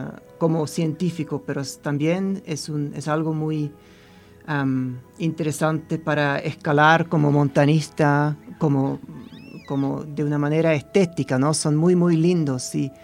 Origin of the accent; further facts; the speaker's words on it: Switzerland; yo, como soy de Suiza, siempre he tenido un interés en nieve y en glaciares